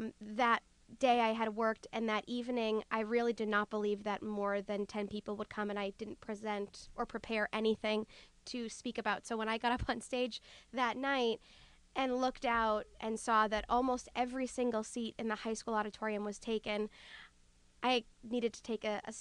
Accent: Franklin, United States; I'm from Franklin, where the Safe Coalition is out of, and I had moved away for 6 years, and upon coming back

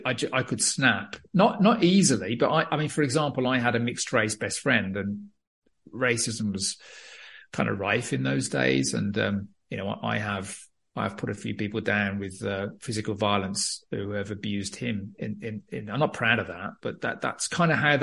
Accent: United Kingdom; because I'm British

